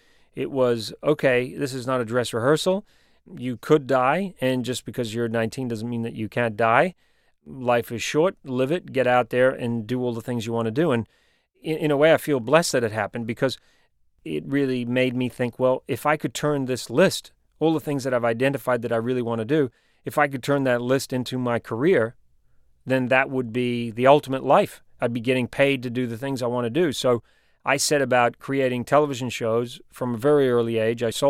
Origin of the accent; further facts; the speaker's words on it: New Zealand; I'm a New Zealander. My accent has changed a little bit, but I've spent my life living around the world, and so my accent is pretty mixed up.